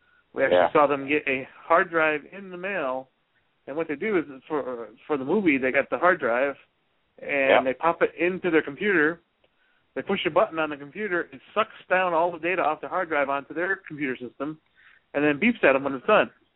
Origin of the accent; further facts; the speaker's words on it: Northeast, United States; But I'm from the Northeast, so I kept calling them Maynards.